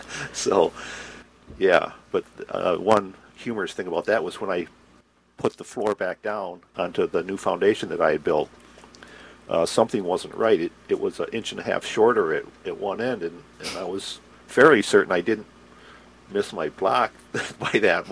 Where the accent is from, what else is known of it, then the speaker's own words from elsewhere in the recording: Gaylord, Michigan, United States; I grew up in Gaylord, graduated from MSU with a BS in horticulture, and I managed orchards in Benton Harbor for 5 years